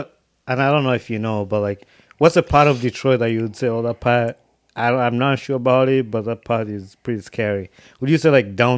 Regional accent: Uganda; And I guess when people think about me, I'm from Uganda, they think about that.

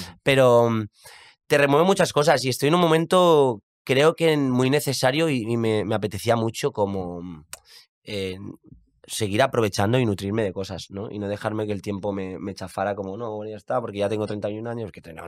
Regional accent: Sant Feliu de Llobregat, Catalonia, Spain; born there; En San Feliu de Llobregat y vivo allí. Y mis amigos y amigas son de allí, mi familia es de allí, el bar de siempre está allí

